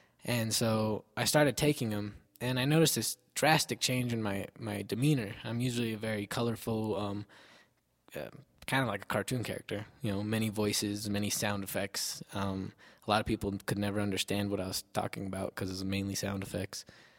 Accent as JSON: {"language": "English", "town": "Albuquerque", "region": "New Mexico", "country": "United States", "tie": "born or raised there", "said": "Well, born and raised in Albuquerque, off of Wyoming and Central, so kind of in a rough neighborhood."}